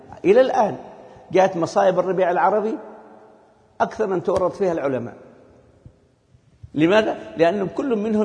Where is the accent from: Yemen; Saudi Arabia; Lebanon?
Yemen; في بلدنا اليمن مثلا في عندنا عيد يسموه عيد سبتمبر